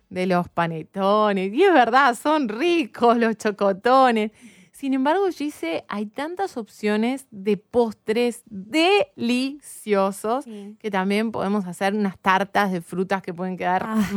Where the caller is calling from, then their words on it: Uruguay; de Uruguay porque tengo osteoporosis y estoy perdiendo masa.